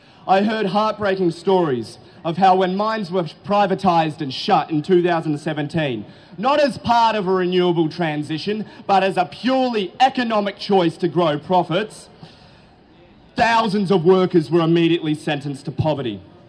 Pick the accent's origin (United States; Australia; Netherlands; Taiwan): Australia; Geelong, Victoria; I was born and raised in Geelong